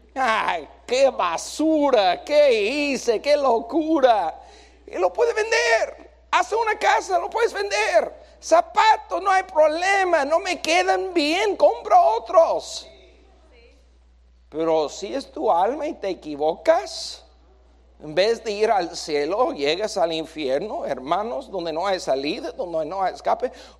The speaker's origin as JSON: {"language": "Spanish", "region": "Colorado", "country": "United States", "tie": "born or raised there", "said": "fuimos a Colorado, llevé a mi familia al pueblito donde yo nací, donde yo crecí, y yo estaba diciendo, ahí viví en esa casa"}